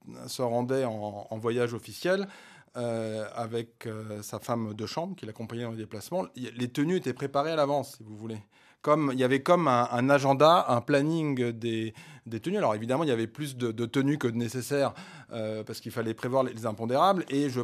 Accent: France; évidemment, en tant que Français, je n'avais pas présente à l'esprit

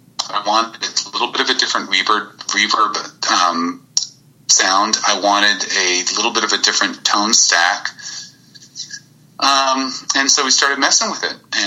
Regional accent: Austin, Texas, United States; of course, huge … fan growing up in Austin.

